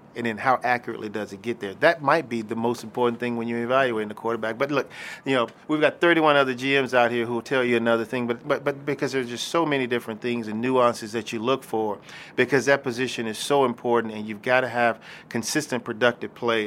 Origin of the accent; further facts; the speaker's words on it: Denver, Colorado, United States; Growing up in Denver, you know, I spent a lot of time with Jack Elway